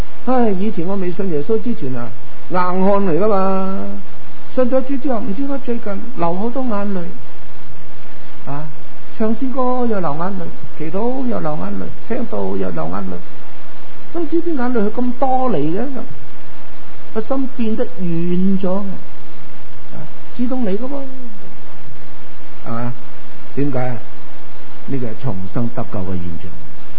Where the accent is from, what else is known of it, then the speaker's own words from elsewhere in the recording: China; 我哋中国人讲嘅良心